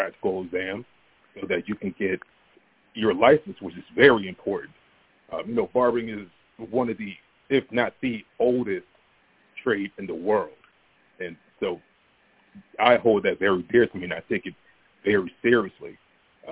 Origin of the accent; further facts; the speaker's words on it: Pennsauken, New Jersey, United States; I grew up really in Pensauken, New Jersey. That's where I started.